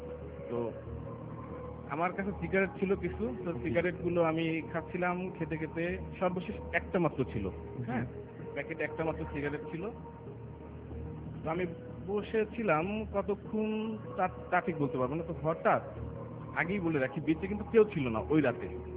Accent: Barisal, Barisal Division, Bangladesh; born there; বরিশাল শহর।

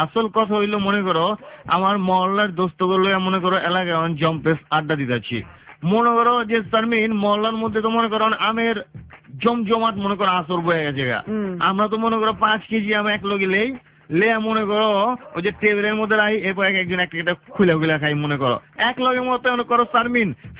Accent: Dhaka, Dhaka Division, Bangladesh; আমরা ঢাকার পোলা

